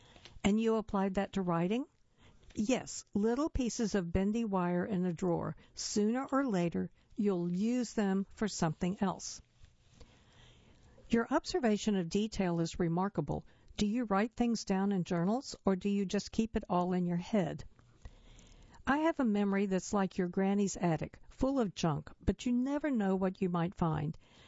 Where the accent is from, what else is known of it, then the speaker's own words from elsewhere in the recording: Canada; I'm Canadian, so we take a dubious view of fame.